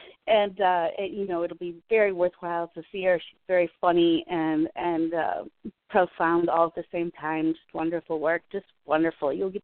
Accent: Upper Midwest, United States; So we're both from the Upper Midwest, and it's time for the leaves to be changing.

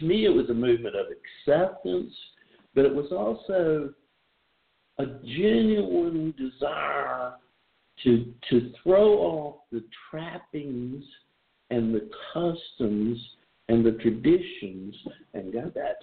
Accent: Birmingham, Alabama, United States; I grew up in Birmingham, Alabama.

